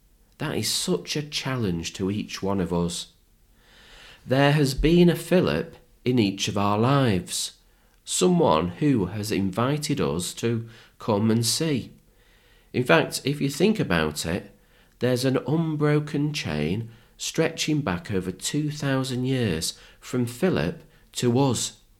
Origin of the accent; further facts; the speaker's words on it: Manchester, North West England, United Kingdom; It's like when I was growing up in Manchester